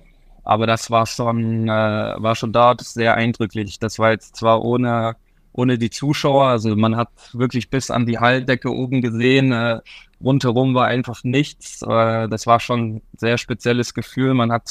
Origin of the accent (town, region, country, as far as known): Switzerland